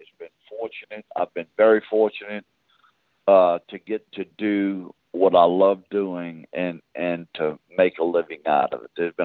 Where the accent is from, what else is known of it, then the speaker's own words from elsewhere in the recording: Louisiana, United States; The Arkansas one comes to mind, getting to play that in Louisiana. Back in my hometown, that was pretty special.